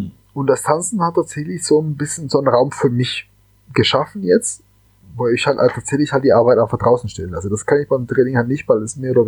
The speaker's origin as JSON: {"language": "German", "town": "Cali", "region": "Valle del Cauca", "country": "Colombia", "tie": "born or raised there", "second_language": "German", "moved": "yes", "lives_now": "Germany", "said": "Ich komme aus der Welsalzer Hauptstadt. Ich bin ein gebürtiger Kolumbianer und bin in Cali aufgewachsen."}